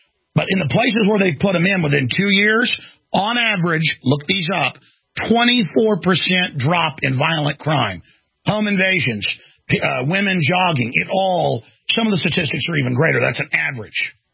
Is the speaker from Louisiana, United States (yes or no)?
no; Dallas, Texas, United States; That happened to me twice growing up in Dallas.